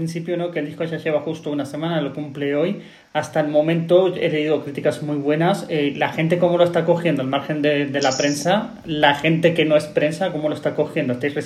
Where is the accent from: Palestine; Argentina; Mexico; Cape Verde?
Argentina; now in Spain; Que yo como argentino tengo mucha gente que escucha lo que yo recomiendo y les encanta.